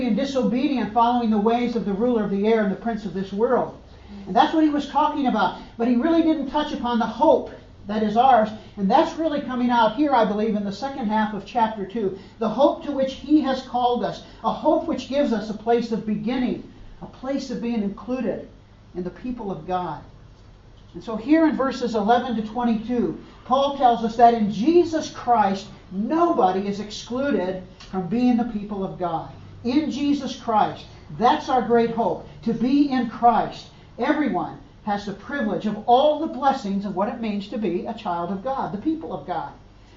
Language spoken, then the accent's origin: English; United States; When I was a kid growing up in America, one of my favorite subjects in primary school was recess.